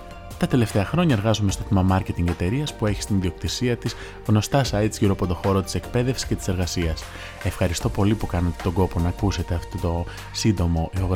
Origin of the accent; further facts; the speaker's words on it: Thessaloniki, Central Macedonia, Greece; born there; γεννήθηκα και εργάζομαι στη Θεσσαλονίκη.